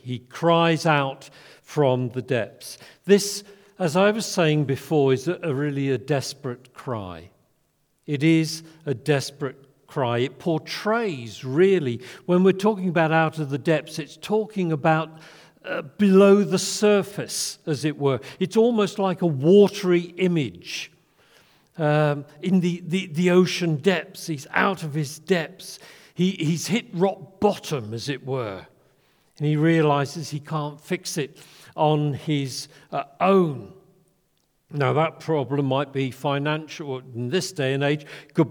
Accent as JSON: {"language": "English", "region": "England", "country": "United Kingdom", "said": "I know I'm English and we're supposed to be good at queuing and waiting"}